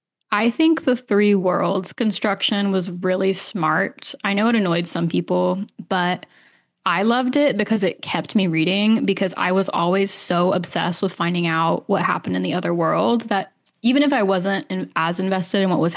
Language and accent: English; United States; I know but I'm American, like, you know